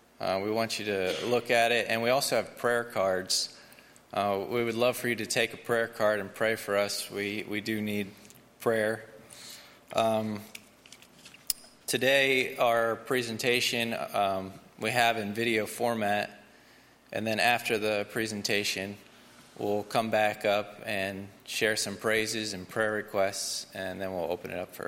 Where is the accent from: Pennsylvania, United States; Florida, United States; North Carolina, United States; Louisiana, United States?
Pennsylvania, United States; Mount Pleasant Mills; For those of you who don't know us, we're from the Mount Pleasant Mills area.